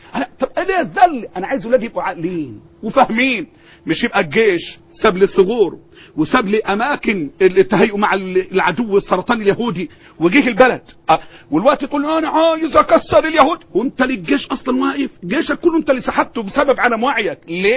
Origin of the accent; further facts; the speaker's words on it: Egypt; تعرف البلد دي عندنا في مصر بقت خسرانه قد ايه من يوم 25 ليومك دي؟